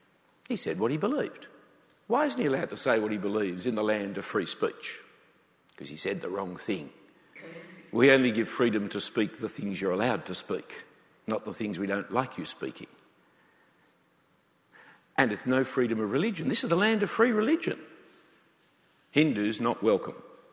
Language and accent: English; Sydney, New South Wales, Australia; You do know I'm an Australian, don't you? You have got that idea? Not one of those eloquent Sri Lankan ones like you had last week, but one straight out of Sydney.